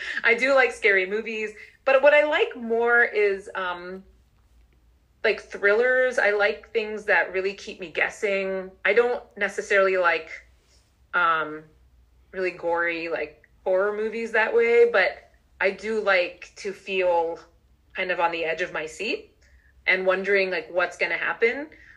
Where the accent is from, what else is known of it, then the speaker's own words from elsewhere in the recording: Miami, Florida, United States; also born or lived in Maryland; now in Boston, United States; Well, I grew up in Miami.